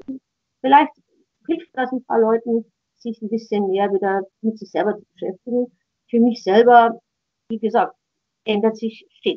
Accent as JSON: {"language": "German", "town": "Landshut", "region": "Bavaria", "country": "Germany", "tie": "born there", "said": "meine Geschwister sind in Landshut, ich bin ja gebürtige Landshuterin"}